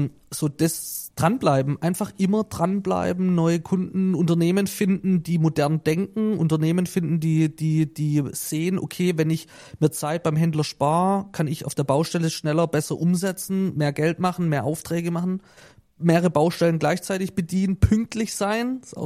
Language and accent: German; Italy; Eine Mentalität, ich bin Italiener, ich habe eine andere Mentalität wie du und es ist auch völlig in Ordnung.